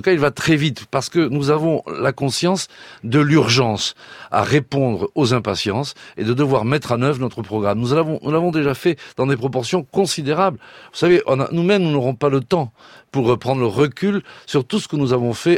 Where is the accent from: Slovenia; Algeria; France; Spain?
France; Brittany; Moi, je viens du Finistère intérieur, très rural. Il y a des petites communes.